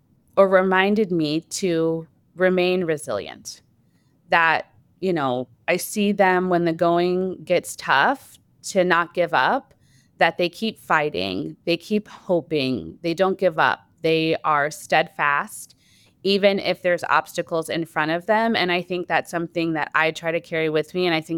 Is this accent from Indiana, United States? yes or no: yes; Indiana, United States; I'm from Indiana, so I'm a big all things Indiana fan.